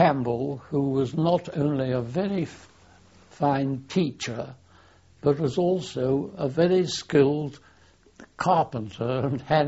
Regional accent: London, United Kingdom; born there; I was born on October the 31st, 1898, in London. I think it was Randolph Crescent, that's near Maida Vale.

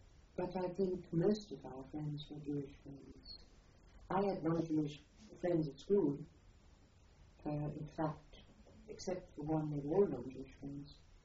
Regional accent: Munich, Bavaria, Germany; English is a second language; I was born in Munich on the 16th of November 25, in on Maximilianplatz, which is right at the centre of Munich

